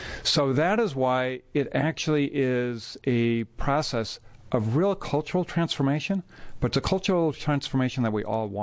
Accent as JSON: {"language": "English", "town": "Portland", "region": "Oregon", "country": "United States", "said": "because I'm from Portland, so I'm very committed to Portland Public Schools."}